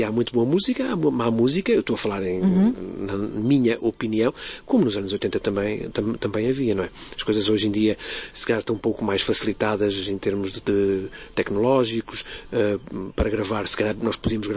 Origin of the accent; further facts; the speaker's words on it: Trás-os-Montes, Portugal; Eu sou transmontano, tinha vindo para o Porto estudar.